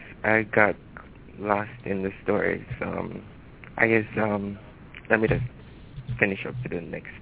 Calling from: Jamaica; calling from Jamaica.

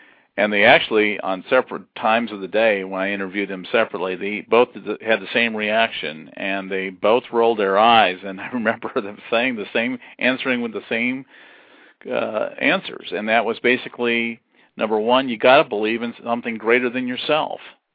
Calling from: Valparaiso, Indiana, United States; I'm calling you from Valparaiso, Indiana.

